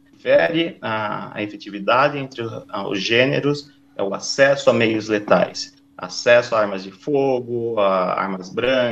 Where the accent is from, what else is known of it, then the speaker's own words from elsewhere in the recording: Sorocaba, São Paulo, Brazil; born there; Eu nasci em Sorocaba